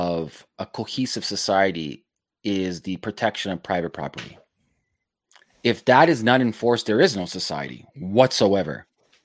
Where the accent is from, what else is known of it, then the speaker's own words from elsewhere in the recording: Toronto, Ontario, Canada; like I'm from Toronto, Canada. Our property is just retarded, just insane.